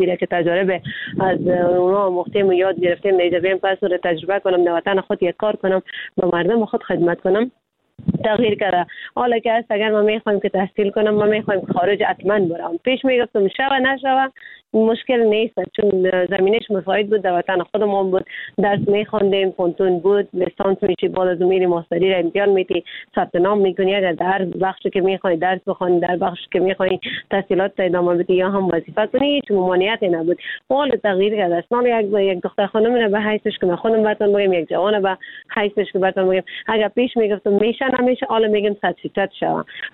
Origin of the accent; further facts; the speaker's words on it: Afghanistan; چون ما خود ما افغان هستیم میفهمیم همه چیزه